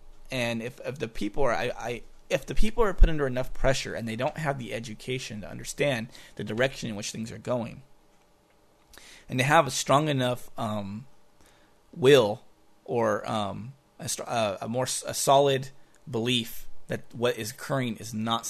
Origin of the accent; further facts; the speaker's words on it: United States; no offense to Americans, because I'm American, obviously, too.